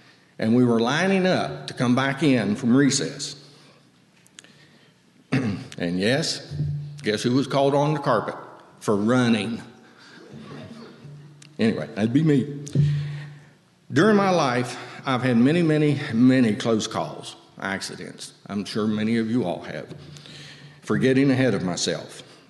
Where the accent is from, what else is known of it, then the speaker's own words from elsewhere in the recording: West Virginia, United States; I was raised in Raleigh County.